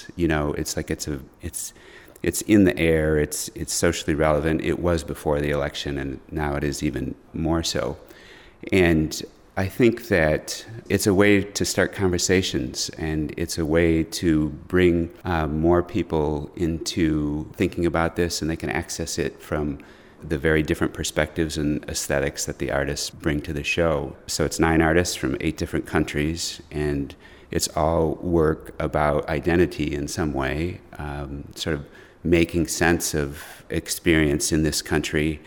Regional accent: Wisconsin, United States; now in Minneapolis, United States; Yes, in general terms, I'm from Wisconsin. I grew up on a farm about 40 minutes from here. Which was a very rural area when I was growing up

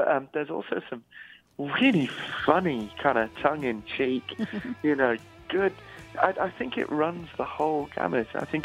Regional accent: Isle of Man; I grew up on the Isle of Man, which is a very small little island in the British Isles, and very close community.

